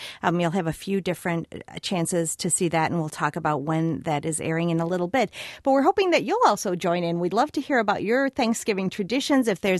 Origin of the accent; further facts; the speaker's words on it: Chicago, Illinois, United States; Well, I grew up in Chicago in a very Italian, Irish, Polish area.